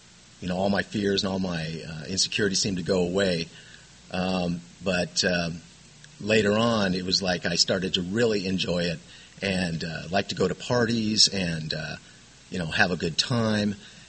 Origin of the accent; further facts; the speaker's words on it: Lemon Grove, California, United States; I grew up in Lemon Grove. My mother and father from the Midwest, both, I have two older brothers, one living in Anaheim, one living in Tennessee.